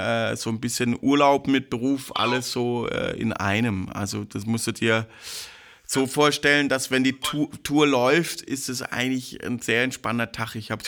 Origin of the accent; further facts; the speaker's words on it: Baden-Württemberg, Germany; Ich bin ja Schwabe, dachte ich, das könnte eine Schwäbin sein.